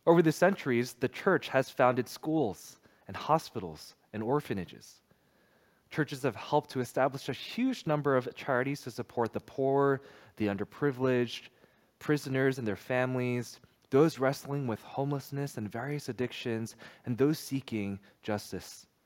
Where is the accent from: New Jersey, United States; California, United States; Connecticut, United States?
New Jersey, United States; So I grew up in New Jersey all the way through high school, New Jersey Elementary School, New Jersey Middle School, New Jersey High School